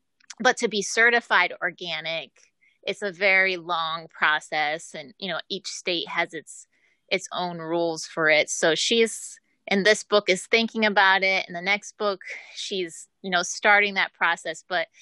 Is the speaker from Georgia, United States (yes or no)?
no; Ohio, United States; So, I think because I'm from Ohio, and Ohio is similar in that regard because we have big cities like Cleveland and Cincinnati